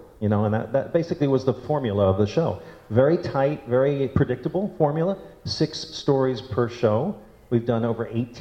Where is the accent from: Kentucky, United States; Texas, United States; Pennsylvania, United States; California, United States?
Pennsylvania, United States; Philadelphia; Outside of Philadelphia.